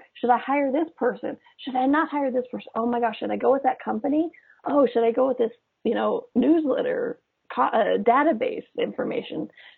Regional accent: United States; American.

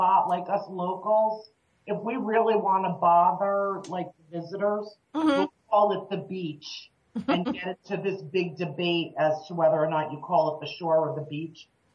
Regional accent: Ocean Township, New Jersey, United States; I grew up in Ocean Township, which is right near Asbury. And that's actually where I grew up. We share a zip code with Asbury.

